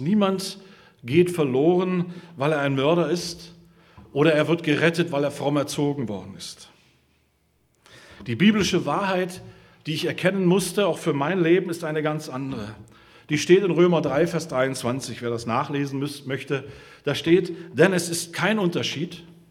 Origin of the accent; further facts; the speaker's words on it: Germany; Ich bin ja in der DDR groß geworden, wie die meisten wahrscheinlich von euch.